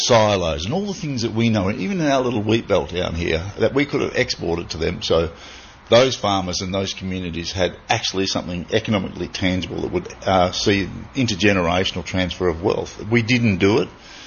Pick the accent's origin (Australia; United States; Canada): Australia; because we're Australian first.